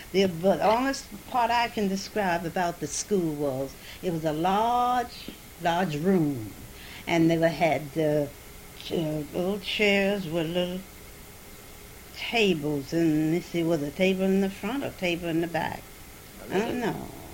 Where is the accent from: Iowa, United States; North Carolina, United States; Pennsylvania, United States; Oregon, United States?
North Carolina, United States; Winston-Salem; born there; And I was born in Winston-Salem. 19 and 2.